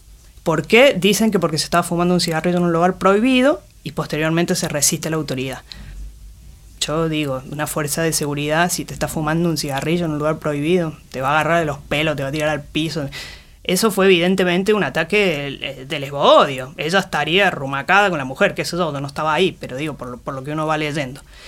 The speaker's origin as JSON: {"language": "Spanish", "region": "Córdoba", "country": "Argentina", "lives_now": "Mendoza, Argentina", "said": "yo vivo en Mendoza hace muchos años, pero soy cordobesa. Yo creo que soy una señora grande"}